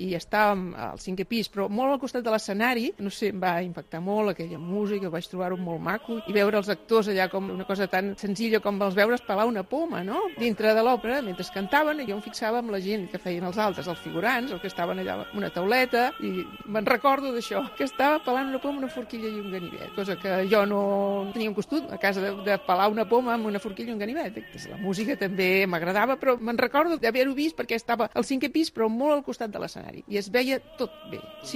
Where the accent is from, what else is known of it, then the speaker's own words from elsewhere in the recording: Vilassar de Mar, Catalonia, Spain; born there; tinc 67 anys, vaig néixer a Vilassar de Mar